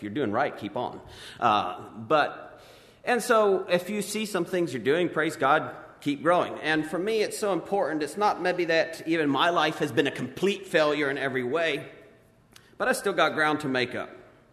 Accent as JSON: {"language": "English", "region": "Kentucky", "country": "United States", "said": "okay, so where are you from? Just to make small talk, I said, Kentucky."}